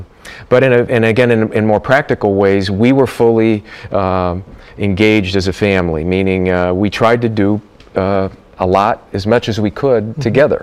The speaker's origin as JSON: {"language": "English", "town": "Ann Arbor", "region": "Michigan", "country": "United States", "said": "from Ann Arbor, Michigan."}